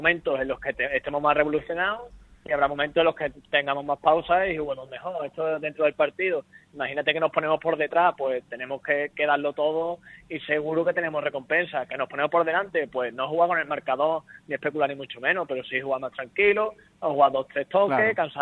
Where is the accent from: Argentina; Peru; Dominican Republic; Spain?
Spain; Málaga, Andalusia; para mí, como malagueño que soy, es maravilloso